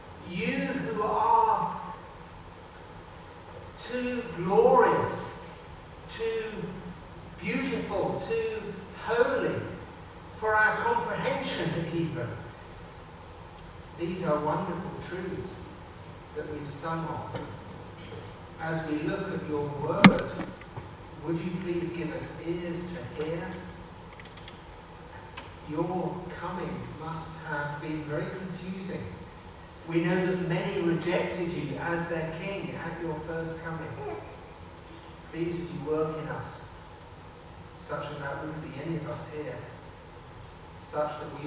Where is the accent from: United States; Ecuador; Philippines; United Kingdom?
United Kingdom; England; I come from England, you ask children there, what is Christmas all about?